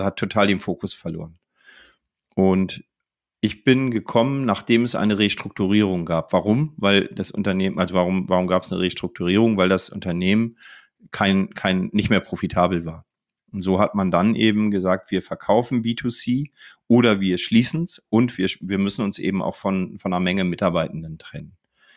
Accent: Northern Germany, Germany; Ja, ich bin ja Norddeutscher auch.

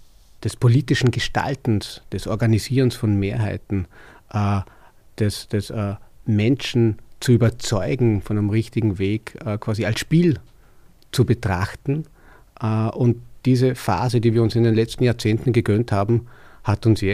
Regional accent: Vorarlberg, Austria; now in Vienna, Austria; Wie ich hoffe, dass man es noch hört, ich bin Vorarlberger von Geburt und Leidenschaft, also hohe miteinander. Versuche aber Hochdeutsch zu sprechen und glaube, kann das auch ganz gut.

